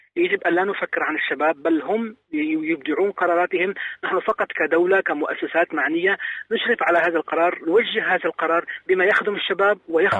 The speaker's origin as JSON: {"language": "Arabic", "country": "Syria", "said": "عندنا في سوريا"}